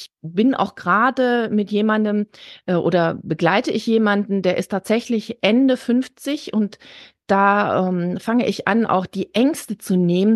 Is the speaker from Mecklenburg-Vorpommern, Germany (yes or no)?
no; Oberhausen, North Rhine-Westphalia, Germany; Na, in meiner Heimatstadt im Ruhrgebiet in Oberhausen.